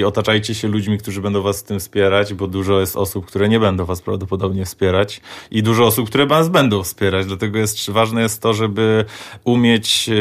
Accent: Lublin, Lublin Voivodeship, Poland; Zawsze jak tylko mogę, to mówię, że jestem z Lublin reprezent.

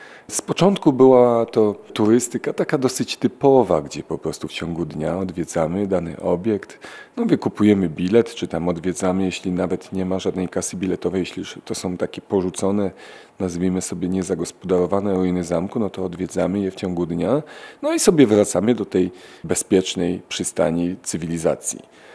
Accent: Inowrocław, Kuyavian-Pomeranian Voivodeship, Poland; ponieważ mieszkałem, urodziłem się w ogóle w Inowrocławiu i Inowrocław jest ponad 800-letnim miastem

